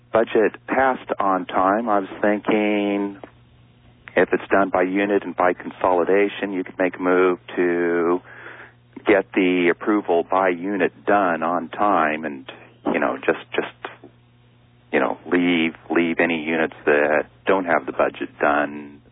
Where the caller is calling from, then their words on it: Los Angeles, California, United States; I'm calling from Los Angeles.